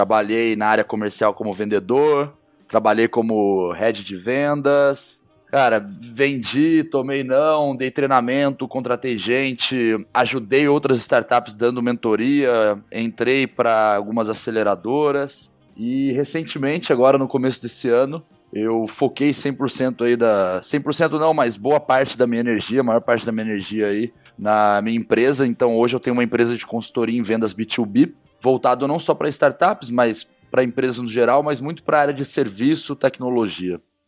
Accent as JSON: {"language": "Portuguese", "town": "Guaratinguetá", "region": "São Paulo", "country": "Brazil", "lives_now": "São Paulo, Brazil", "said": "Eu sou do interior de São Paulo, Guaratinguetá, e acabei vindo parar na SPM para fazer publicidade e propaganda, né?"}